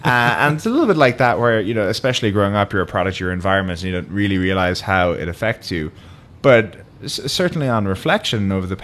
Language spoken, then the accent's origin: English; Limerick, Munster, Ireland; So we grew up not even in Limerick, the city proper, but in the countryside outside of Limerick.